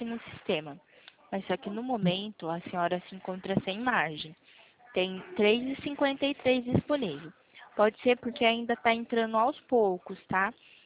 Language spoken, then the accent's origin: Portuguese; Limeira, São Paulo, Brazil; Eu sou de Limeira, São Paulo.